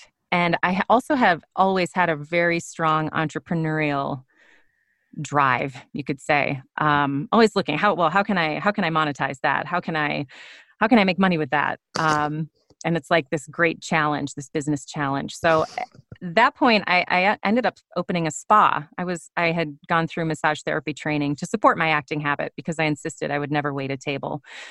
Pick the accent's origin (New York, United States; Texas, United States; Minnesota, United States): Minnesota, United States; I grew up in Minnesota, and in high school I did just loads and loads of theater.